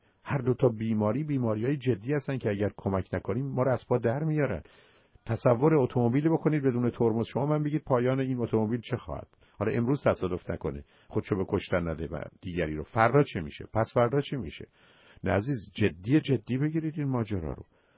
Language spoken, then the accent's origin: Persian; Iran; ما ایرانی هستیم.